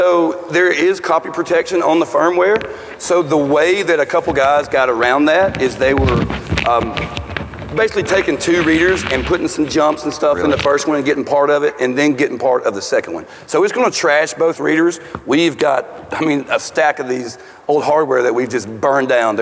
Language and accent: English; Alabama, United States; I'm from Alabama.